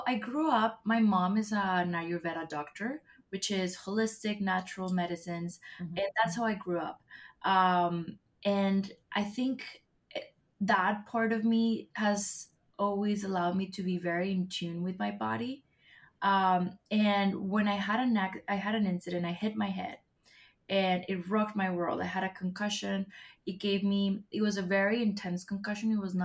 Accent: Colombia; moved away as an adult; now in United States; I'm from Colombia, born and raised. I came to the States 3 years ago to pursue more of my acting career.

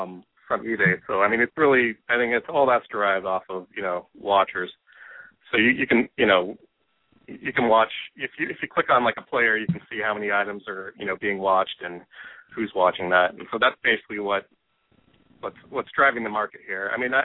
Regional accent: California, United States; I grew up in the Bay Area originally

